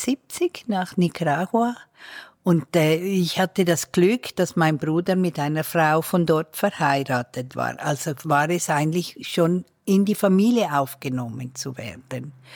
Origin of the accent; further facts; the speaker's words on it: Switzerland; Als Schweizerin findet man schnell einen Job.